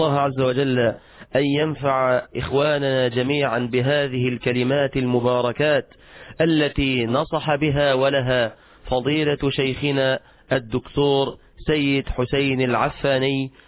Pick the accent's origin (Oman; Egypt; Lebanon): Egypt; بلدنا مصر